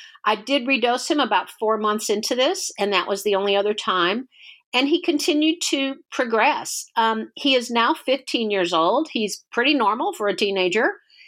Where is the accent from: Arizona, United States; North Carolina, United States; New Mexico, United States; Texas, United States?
Texas, United States; I'm from the Texas Hill Country.